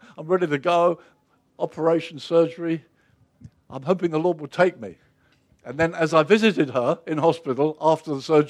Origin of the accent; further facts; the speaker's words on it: Brighton, South East England, United Kingdom; born there; I was born in Brighton.